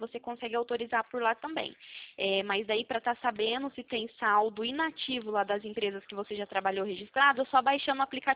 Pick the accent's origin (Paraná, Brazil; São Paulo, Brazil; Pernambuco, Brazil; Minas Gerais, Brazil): Paraná, Brazil; Arapongas; Eu sou aqui da cidade de Arapongas, no Paraná.